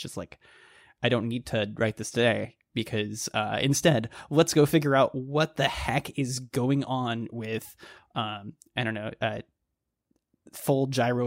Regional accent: Dallas, Texas, United States; I grew up in the Dallas area and could not have cared any less about the Texas Rangers

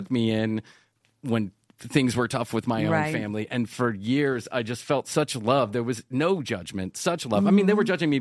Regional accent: Ireland; I'm so happy to be a part of it because I am Irish. And in my Irish Catholic culture, we have a game.

